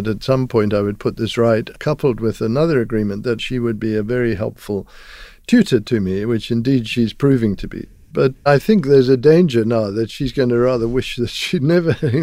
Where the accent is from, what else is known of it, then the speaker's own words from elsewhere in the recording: Zimbabwe; I come from Zimbabwe, and I went to school there.